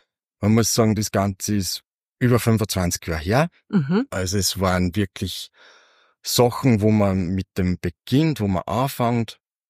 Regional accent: Micheldorf, Upper Austria, Austria; Ich komme aus Micheldorf

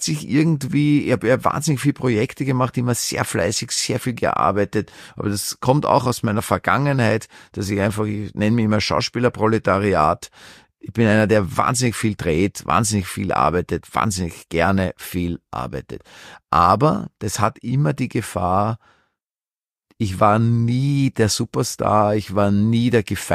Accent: Vienna, Austria; weil ich habe sehr Dialekt. Ich kam ja bin im Zweiten aufgewachsen, in Atzgersdorf-Mauer in die Schule gegangen, in einer Schule, die war eher so ein Integrationsprojekt. Also mein Dialekt, das wird mir heute noch in meinem Podcast immer wieder angegrätselt oder angekreidet

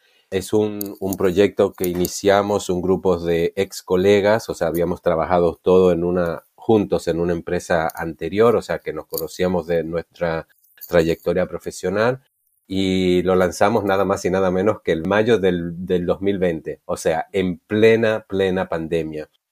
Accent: Dominican Republic; also born or lived in Germany; now in Buenos Aires, Argentina; Yo soy dominicano de origen. Luego de ahí viví 7 años en Alemania y hace 25 que estoy en la linda ciudad de Buenos Aires, es correcto.

